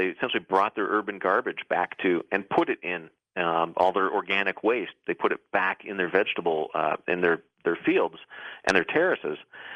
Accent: Seattle, Washington, United States; I'm from Seattle. I love coffee, and I wanted good coffee.

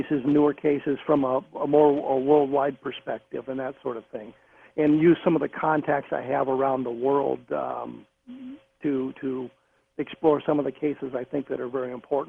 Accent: Denver, Colorado, United States; Back when I lived in Denver, was growing up in Denver when I was a high school student.

